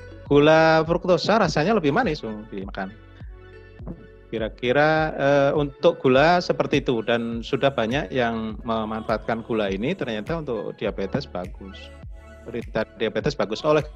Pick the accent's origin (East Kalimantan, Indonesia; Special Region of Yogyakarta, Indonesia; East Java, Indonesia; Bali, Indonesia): Special Region of Yogyakarta, Indonesia; Gunungkidul; namun juga di kampung saya di Gunung Kidul, Jogja, karena saya ingat dulu sorghum itu tumbuh baik